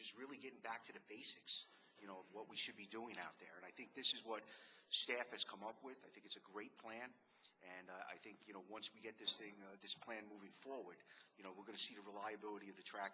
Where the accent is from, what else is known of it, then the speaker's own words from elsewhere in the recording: New York City, New York, United States; I was born in New York. I lived through New York. I rode the subways back in the 70s and the 80s.